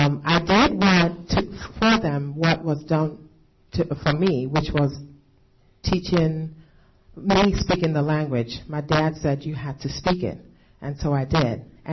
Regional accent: Alabama, United States; born there; also born or lived in Bozeman, United States / Nigeria; I was born here in Alabama, lived in Bozeman, then went back to Nigeria. And when I got there, I struggled to learn the Nigerian language so I can fit in there.

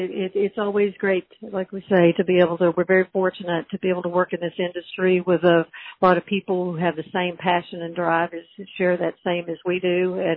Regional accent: Kentucky, United States; And growing up on Kentucky Lake, you know, I've had the opportunity to be able to experience

